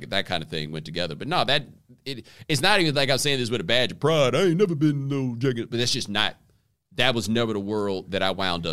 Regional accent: Houston, Texas, United States; also born or lived in Waller; People are like, you're not from Houston. No, I grew up in Houston. The address says Houston, but my parents taught at Prairie View when I was growing up, and I went to school in the next town over, which is called Waller

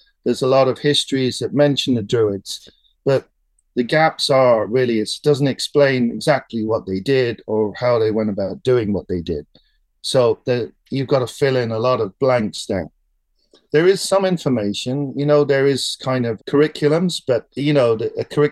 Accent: Scotland, United Kingdom; now in Ireland; Well, I know I'm from Scotland actually originally

